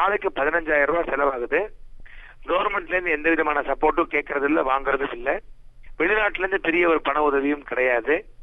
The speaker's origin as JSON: {"language": "Tamil", "town": "Madurai", "region": "Tamil Nadu", "country": "India", "said": "நான் மதுரையை சேர்ந்தவன். எனக்கு இப்ப வயசு 30 ஆகுது."}